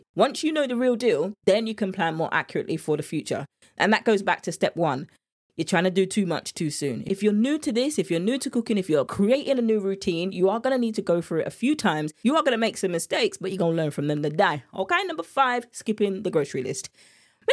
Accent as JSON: {"language": "English", "region": "England", "country": "United Kingdom", "accent": "English", "said": "You see my English accent there?"}